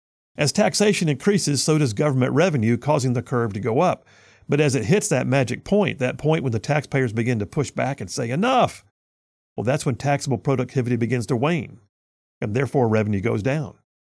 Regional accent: Huntsville, Alabama, United States; When I was a kid growing up in South Huntsville, everybody knew gas was cheaper right across the Tennessee River Bridge.

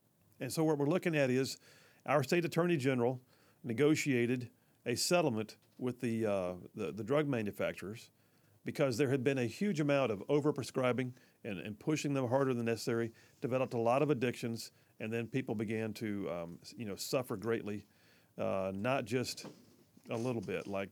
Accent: Birmingham, Alabama, United States; I grew up in Inslee. So my dad and my uncle graduated from Inslee High School back in the day. My grandparents lived in Wylam, which is a little West Birmingham community

